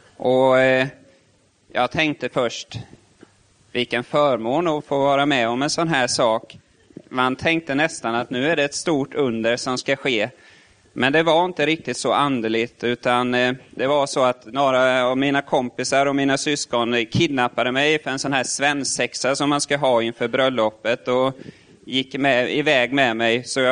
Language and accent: Swedish; Furusjö, Jönköping County, Sweden; det var en stockholmsfamilj som köpte sommarstuga i Furusjö där jag växte upp.